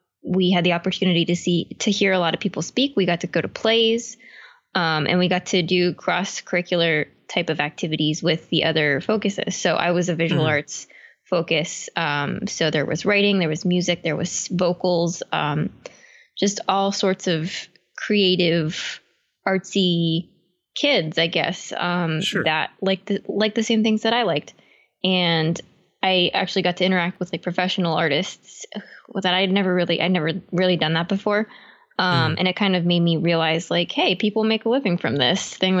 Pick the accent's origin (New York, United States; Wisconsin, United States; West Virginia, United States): West Virginia, United States; Weirton; I'm from northern West Virginia, actually. North of Wheeling, southwest of Pittsburgh, mm-hmm. Right in the panhandle. Yeah, little town called Weirton.